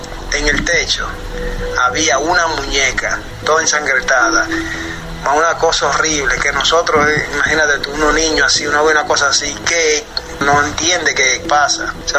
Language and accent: Spanish; Dominican Republic; now in Italy; Yo vengo de la República Dominicana.